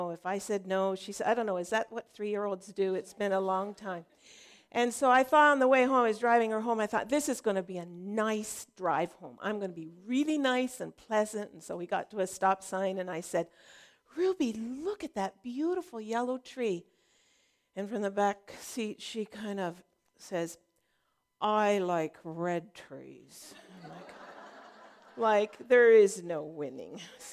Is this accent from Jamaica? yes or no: no; St. Catharines, Ontario, Canada; I grew up in St. Catharines, Ontario